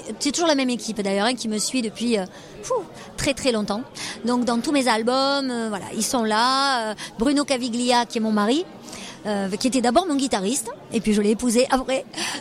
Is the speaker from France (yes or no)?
yes; Marseille, Provence-Alpes-Côte d'Azur, France; born there; je suis née à Marseille, de grands-parents venus, alors du côté maternel, 100% espagnol. Ils sont tous les deux venus d'Espagne, ils se sont connus d'ailleurs à Marseille. Et du côté paternel, mon grand-père italien est parti en Corse